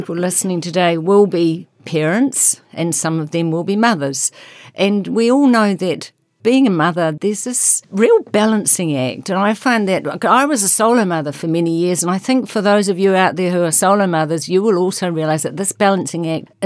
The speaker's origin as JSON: {"language": "English", "region": "North Island", "country": "New Zealand", "said": "It's lovely to be down here. I'm down from the North Island."}